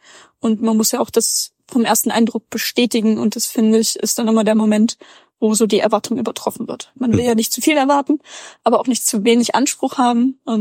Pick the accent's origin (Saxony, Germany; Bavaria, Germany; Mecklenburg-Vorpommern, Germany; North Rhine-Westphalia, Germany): Saxony, Germany; Leipzig; born there; Bin gebürtige Leipzigerin.